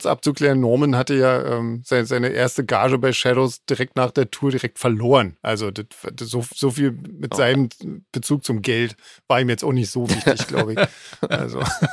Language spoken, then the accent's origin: German; Southern Germany, Germany; Ich komme ja eher so aus Süddeutschland.